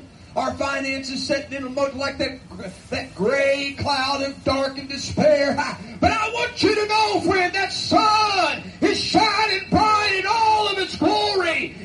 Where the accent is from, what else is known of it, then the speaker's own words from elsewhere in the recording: Kentucky, United States; I know that ain't proper English, but I was raised in Kentucky too.